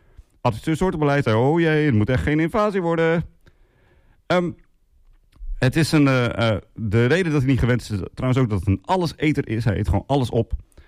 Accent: Assen, Drenthe, Netherlands; Zoals jullie misschien weten, kom ik uit Assen, Drenthe.

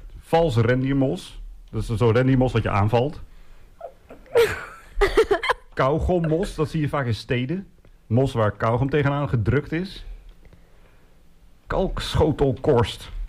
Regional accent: Assen, Drenthe, Netherlands; Die had je ook in Assen, waar ik ben opgegroeid, Assen Drenthe.

